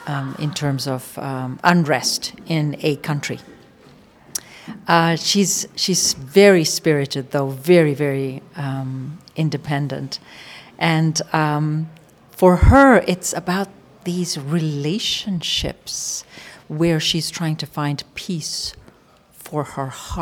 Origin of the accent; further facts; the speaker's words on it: Nairobi, Kenya; I actually was born and raised in Nairobi, and I remember growing up with racism, fear